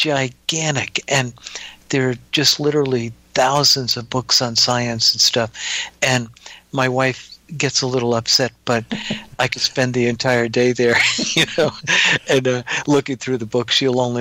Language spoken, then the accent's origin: English; Teaneck, New Jersey, United States; I come from New Jersey, as I just mentioned, and I grew up in Teaneck, New Jersey, which is a little town.